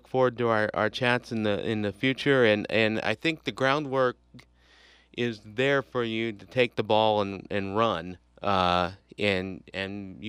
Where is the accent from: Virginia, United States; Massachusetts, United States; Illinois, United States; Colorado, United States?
Virginia, United States; Staunton; I'm originally from Staunton. And ever since I've moved to Hillsboro, everyone's like, well, you live in that town where the restaurant's inside the church.